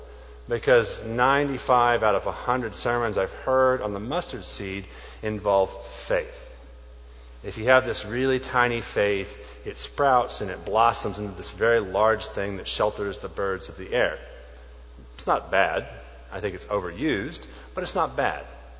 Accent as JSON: {"language": "English", "region": "Oklahoma", "country": "United States", "tie": "born or raised there", "said": "Well, I grew up in Oklahoma, and I'm not a farming kid by any stretch of the imagination. I was raised by MTV more than a farm."}